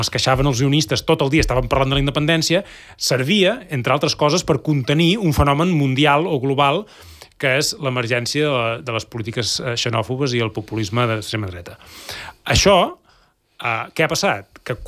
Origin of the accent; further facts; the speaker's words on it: Catalonia, Spain; nosaltres que venim de que ens han massacrat els drets fonamentals com a catalans